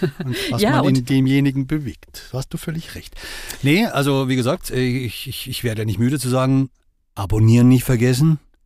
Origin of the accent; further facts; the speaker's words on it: Bavaria, Germany; Ich als Bayer